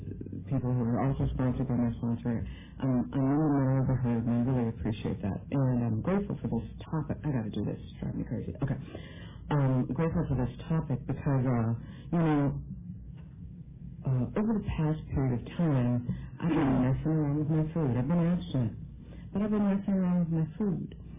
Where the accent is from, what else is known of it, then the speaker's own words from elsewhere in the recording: Chicago, Illinois, United States; Harlan, I'm from Chicago. And I came into a program in Chicago back in the late 80s.